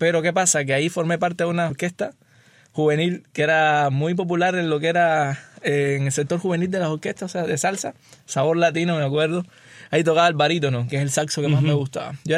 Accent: Havana, Cuba; also born or lived in Sancti Spíritus; yo nací en Santi Espíritu, que fui muy muy niño para La Habana a vivir a los 7 años, 7, 8.

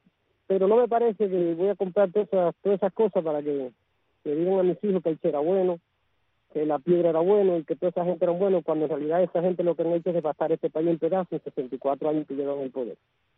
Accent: Baire, Santiago de Cuba, Cuba; Mi barrio es Baire, mi pueblo es Baire, un pueblo de historia, de Mambise, de las dos guerras, ¿entiendes?

